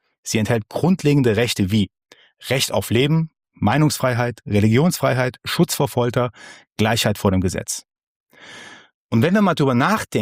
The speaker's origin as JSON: {"language": "German", "country": "Iran", "tie": "born or raised there", "said": "Als gebürtiger Iraner habe ich natürlich in den letzten Podcast-Folgen viel über das Thema Iran gesprochen."}